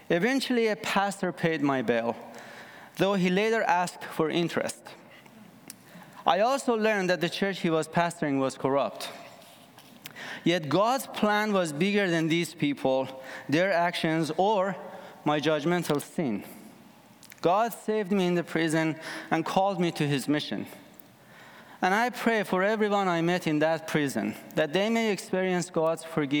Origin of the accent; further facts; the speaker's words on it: Iran; moved away as an adult; now in Canada; I grew up in Iran, and after high school, I served in the military, then spent 4 years earning $2 a day in a fabric shop.